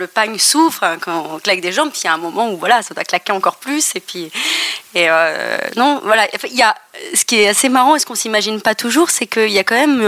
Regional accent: Bamako, Mali; moved away; je disais à tout le monde que je venais de Bamako

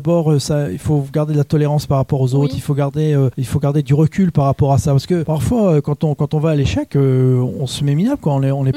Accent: Reims, Grand Est, France; born there; Oui, je suis né à Reims.

